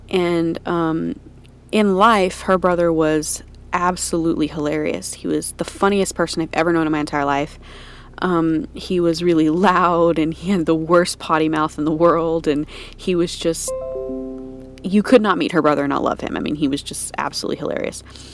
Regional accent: Houston, Texas, United States; I'm from the Houston area, and I have a story to tell you today.

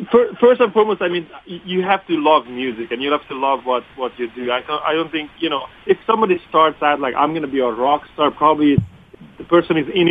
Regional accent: Hungary; now in United States; Yeah, I was born in Hungary. I grew up there. You know, I pretty much lived behind the Iron Curtain, straight up.

